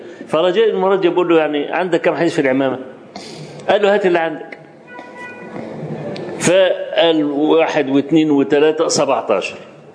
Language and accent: Arabic; Egypt; وأنا رجل مصري